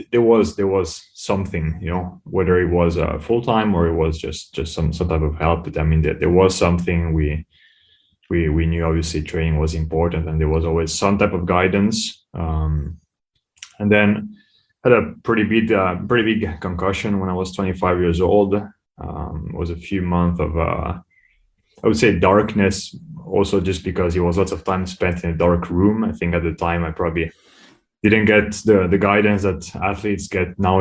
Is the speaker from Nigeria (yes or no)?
no; Switzerland; also born or lived in Finland; Yeah. So, like I said, I was born in Finland. I grew up in Switzerland.